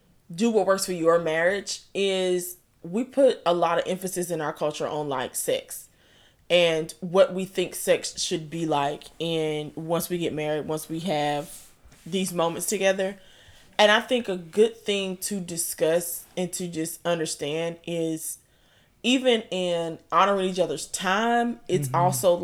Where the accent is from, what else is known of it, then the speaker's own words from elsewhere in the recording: Jamaica; I'm already Jamaican.